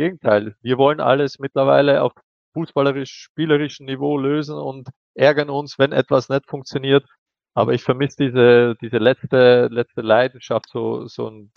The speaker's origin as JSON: {"language": "German", "country": "Austria", "said": "Ich glaube, eigentlich sind wir Österreicher ja eh ein Stück weit genügsam"}